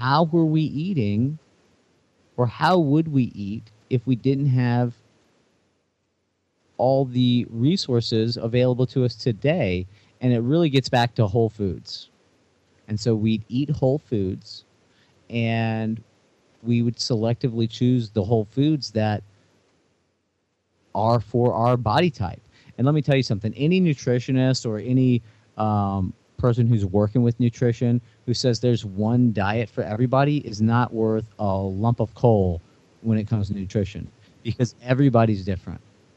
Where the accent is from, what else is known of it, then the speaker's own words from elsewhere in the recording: Louisiana, United States; And so being Cajun, we would gather in the kitchen and we would cook different dishes.